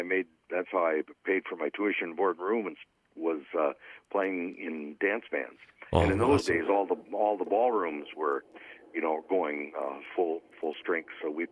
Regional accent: Pine Island, Minnesota, United States; Born and raised in Pine Island. Started playing in high school bands and started playing with … when I was 14 years old.

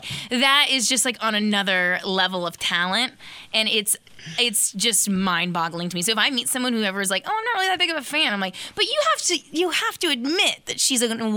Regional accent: Sacramento, California, United States; now in Nashville, United States; Moving from Sacramento to Nashvil

